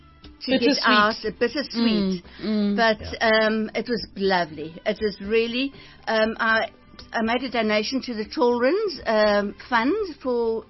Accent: East London, Eastern Cape, South Africa; I'm from East London.

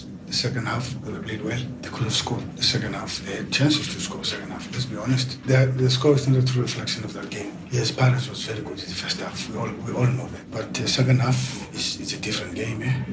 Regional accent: Tshwane, Gauteng, South Africa; We are from the same... we are from Tshwane.

